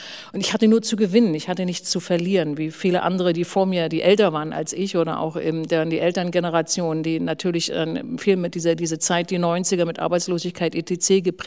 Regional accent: Rostock, Mecklenburg-Vorpommern, Germany; also born or lived in Wismar; ich komme aus dem wunderschönen Mecklenburg. Schön. Ich bin nämlich in Wismar geboren und in Rostock in einer schönen Platte in Lüttenklein groß geworden. Da bin ich zur Schule gegangen und habe meine ersten Lebensjahre in Rostock verbracht.

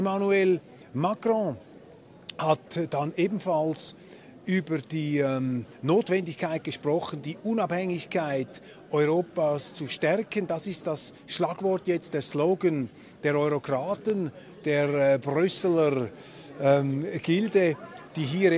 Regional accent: Switzerland; Aber als Schweizer haben wir hier ja auch den kritisch geschärften Blick.

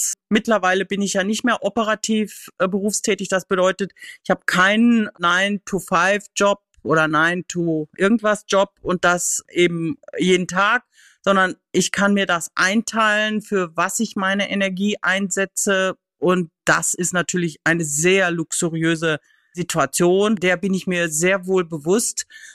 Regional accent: North Rhine-Westphalia, Germany; also born or lived in Hungary; Ja, also ich bin gebürtige Sauerländerin, lebe in Westfalen und ich habe mein halbes Berufsleben in Westfalen verbracht und die andere Hälfte eben in Ungarn

